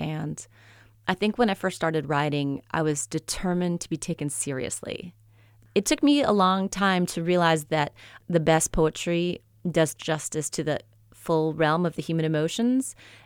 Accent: Midwest, United States; now in Oxford, United States; And I'm originally from the Midwest. I went to the South for the first time at the University of Arkansas for graduate school.

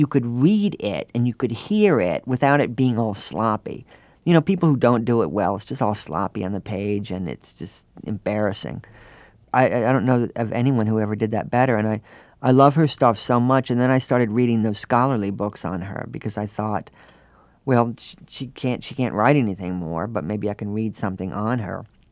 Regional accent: North Carolina, United States; also born or lived in New York State; We moved to North Carolina from New York State. I was in second grade.

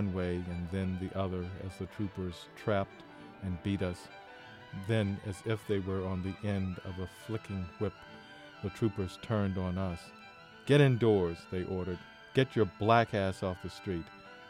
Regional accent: Virginia, United States; moved away as an adult; also born or lived in Georgia; I grew up in Virginia, and as a young man beginning my teaching career, I moved to Georgia.

